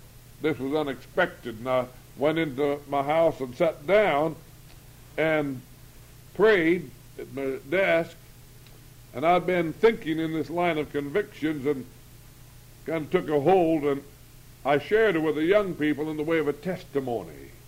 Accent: American Falls, Idaho, United States; I was talking to a young man in my hometown of American Falls, Idaho, a while back.

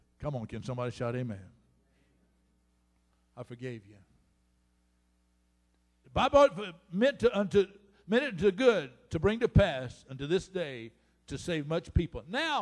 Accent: Florida, United States; I grew up on a farm. I'm from Florida.

